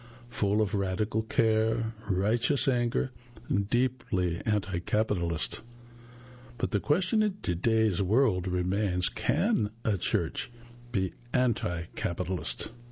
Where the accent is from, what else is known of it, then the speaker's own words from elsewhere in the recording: Georgia, United States; I grew up Southern Baptist in the Bible Belt of deep South Georgia.